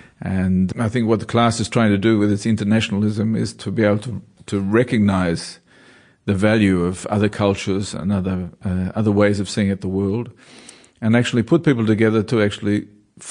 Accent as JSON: {"language": "English", "country": "Australia", "accent": "German", "moved": "yes", "said": "I know when I'm Australian when I have a fairly healthy disrespect for anything authoritarian or any rules and regulations."}